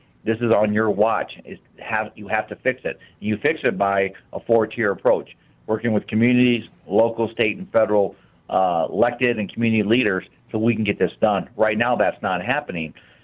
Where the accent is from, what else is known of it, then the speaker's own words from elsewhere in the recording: Midwest, United States; I grew up in the Midwest, but this is really my home.